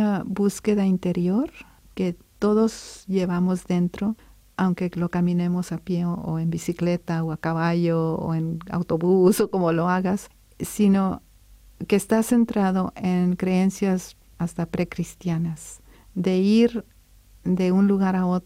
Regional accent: Texas, United States; Yo soy del sur de Texas, donde raramente bajan bajo cero.

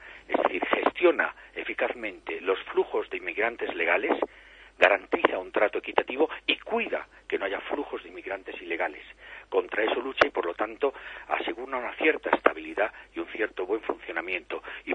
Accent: Spain; nosotros los españoles somos los dueños del destino de Europa y somos verdaderos ciudadanos europeos.

